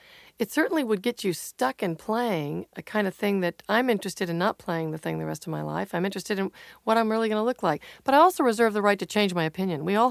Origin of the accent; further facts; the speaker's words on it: the South, United States; about growing up in the South, it's a very painful thing, you know, the color of your skin, and I remember the signs that said colored only.